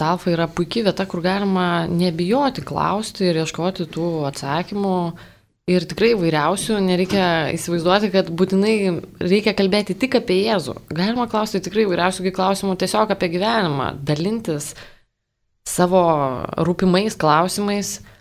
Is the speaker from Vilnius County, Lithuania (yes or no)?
no; Kretinga, Klaipėda County, Lithuania; Aš asmeniškai esu iš Kretingos